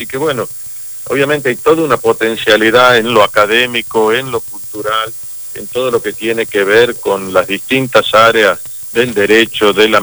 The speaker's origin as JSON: {"language": "Spanish", "region": "Tucumán", "country": "Argentina", "said": "yo soy y vengo de un lugar donde nació la Argentina, donde empezó a cobrar vida la Argentina. Yo soy el gobernador de Tucumán."}